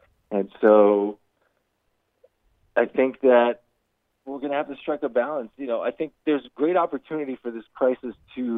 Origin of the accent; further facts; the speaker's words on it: Rio de Janeiro, Brazil; now in United States; I grew up in Brazil. I spent 10 years of my childhood in Rio de Janeiro, which is about the most unequal city and country in the world.